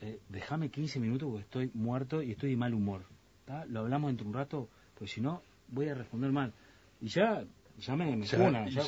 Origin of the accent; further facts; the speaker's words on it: Progreso, Canelones, Uruguay; now in Montevideo, Uruguay; Yo soy de Progreso, Canelones.